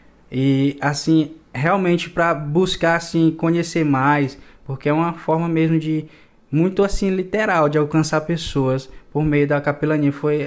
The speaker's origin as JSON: {"language": "Portuguese", "region": "Maranhão", "country": "Brazil", "said": "na verdade eu sou do Maranhão, né? Eu moro num povoado da cidade de Fernando Falcão, se chama Sítio dos Arruda, o povoado que eu moro. E lá é um povoado simples, na verdade, né? Um povoado bem simples mesmo."}